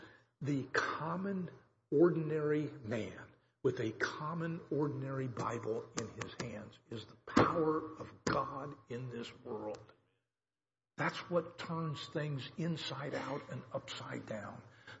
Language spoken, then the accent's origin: English; Kansas, United States; Can any good thing come out of Wyandotte County? Or Cass County or wherever. That's where I'm from. I grew up in Wyandotte County.